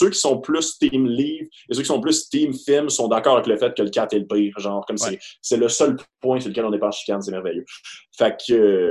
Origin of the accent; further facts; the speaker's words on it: Rawdon, Quebec, Canada; je viens de Rawdon, qui est une petite ville où il n'y avait pas grand-chose à faire.